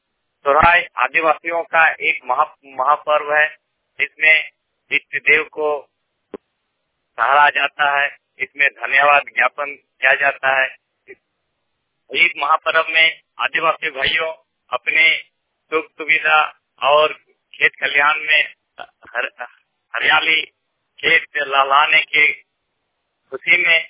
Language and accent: Hindi; Dumka, Jharkhand, India; ग्राम कर्माठर, post खेनघाटा, थाना मसलिया, जिला दुमका का निवासी हूँ।